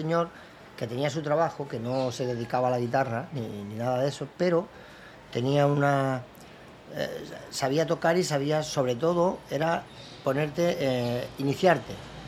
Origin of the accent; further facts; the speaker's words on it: Cornellà, Catalonia, Spain; Porque yo soy de San Ildefonso, aunque pertenece a Cornellá